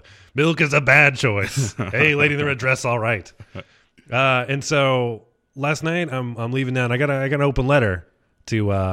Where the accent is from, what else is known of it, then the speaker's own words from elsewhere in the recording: San Antonio, Texas, United States; So, yeah, I've been in San Antonio, and which is my hometown, hanging out with people down there.